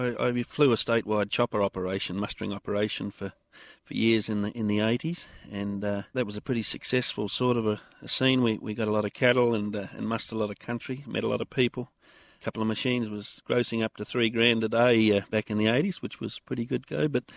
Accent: Western Australia, Australia; now in Geraldton, Australia; We're originally from the Murchison as a family, 60-odd years up there … at Kerber Station. And that's our home and probably always will be our home. But nowadays, moved down to the metro and to Perth originally, and then now back to Geraldton.

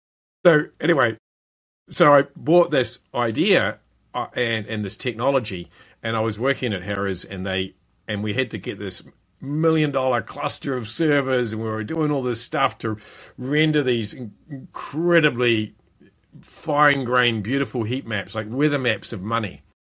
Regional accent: New Zealand; I'm from New Zealand. I was working in Australia.

